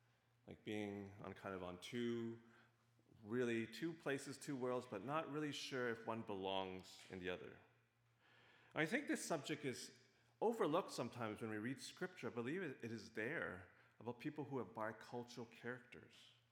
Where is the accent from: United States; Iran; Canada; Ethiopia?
Canada; Ottawa, Ontario; growing up in Ottawa and probably even growing up in Toronto GTA, that we call something, I think that I would call myself someone who's bicultural. Someone who kind of lives in two worlds, living one world in the Chinese culture and another world living